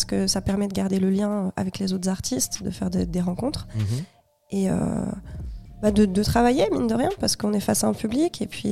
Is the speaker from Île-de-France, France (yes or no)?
yes; Paris, Île-de-France, France; also born or lived in Jura; moi je viens du Jura. Je suis originaire du Jura. Et... je suis arrivée à Paris à 4 ans